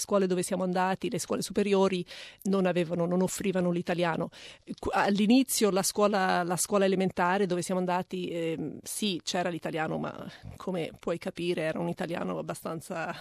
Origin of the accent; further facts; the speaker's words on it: L'Aquila, Abruzzo, Italy; also born or lived in Rome; siamo nati 3 figli lì in Italia. Siamo nati a Roma, però siamo cresciuti all'Aquila.